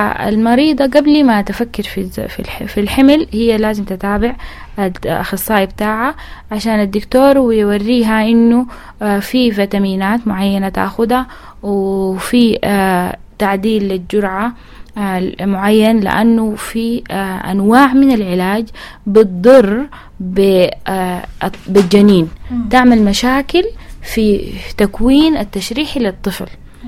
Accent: Sudan; عندنا في السودان مشكلة إنه زول عنده مرض الصرع

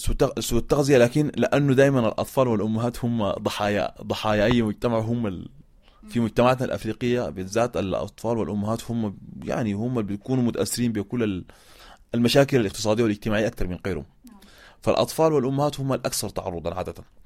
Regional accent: Sudan; يعني ممكن تلقى ناس بعض القبائل عندنا في السودان

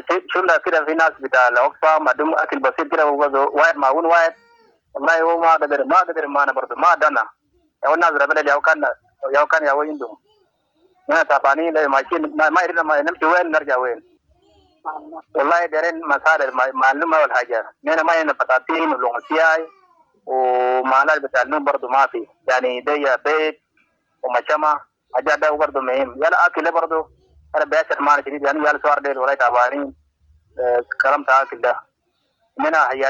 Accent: Bahri, Khartoum, Sudan; moved away; لما جينا جينا من الخرطوم أنا كنت في بحري.

